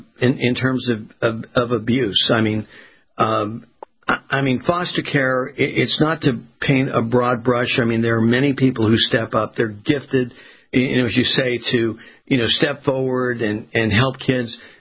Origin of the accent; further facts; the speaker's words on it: Florida, United States; Well, you just traveled to Florida, my home state here.